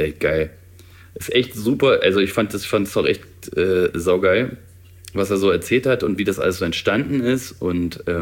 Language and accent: German; Thuringia, Germany; aus Thüringen, aus dem Landkreis Eichsfeld, da wo ich herstamme.